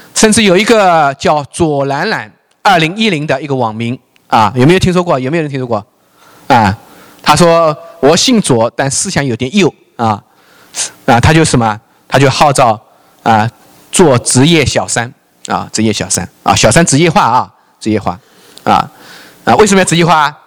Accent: United States; 我们美国人啊啊，权利啊，权利啊 ，rights 啊啊，这个词对我学法律的人来说是激动人心的

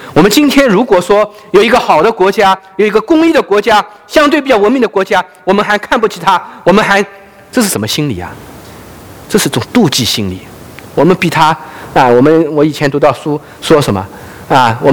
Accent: China; 因为我是中国人嘛，

